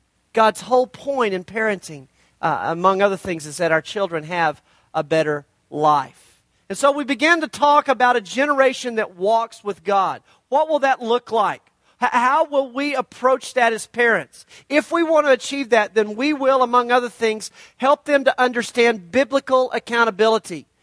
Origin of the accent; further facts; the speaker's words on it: Amarillo, Texas, United States; I'm from Amarillo. I spent 30 years of my life in Amarillo